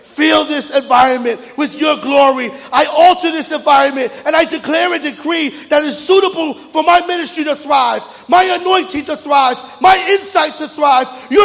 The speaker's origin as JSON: {"language": "English", "region": "New York", "country": "United States", "said": "So I'm from New York. I don't like to waste any time."}